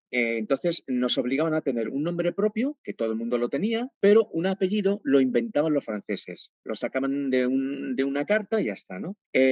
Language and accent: Spanish; Morocco; first language Berber; Spanish is a second language; mi lengua materna es el bereber, la lengua de mis padres, de mis hermanas, de mi familia, es la que yo aprendí. Pero yo estuve estudiando en una escuela coránica de pequeño, y en una escuela coránica enseñan en árabe.